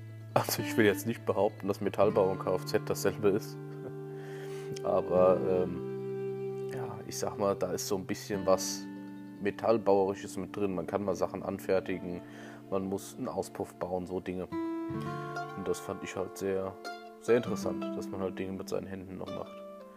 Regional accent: Elz, Hesse, Germany; Ich bin in Elz aufgewachsen, also auch hier in einem Nachbarort von Limburg. Da bin ich auch zum Kindergarten und zur Grundschule gegangen.

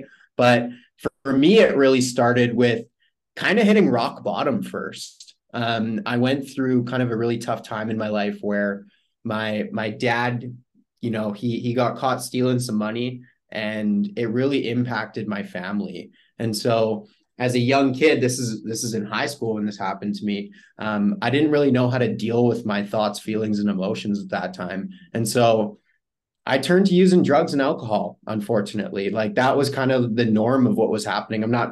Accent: Canada; I'm from Canada here.

